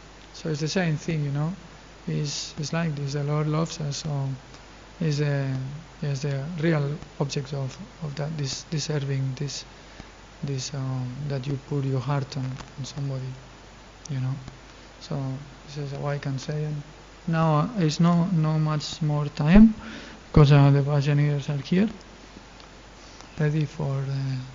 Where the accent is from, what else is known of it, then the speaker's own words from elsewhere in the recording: Spain; English is a second language; I'm from Spain, you know?